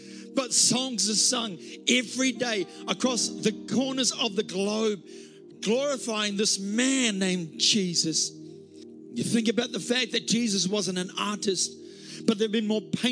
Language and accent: English; Wellington, New Zealand; When I was growing up in Wellington, New Zealand, we'd go to a place called the Hutt River.